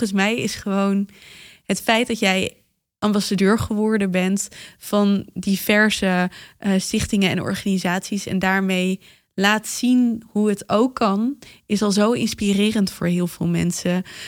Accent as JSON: {"language": "Dutch", "town": "Amsterdam", "region": "North Holland", "country": "Netherlands", "said": "ik had het als Amsterdammer niet beter kunnen verwoorden."}